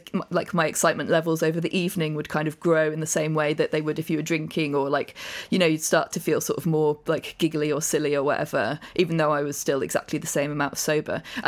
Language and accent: English; Amersham, South East England, United Kingdom; which is like halfway between where I grew up in Amersham.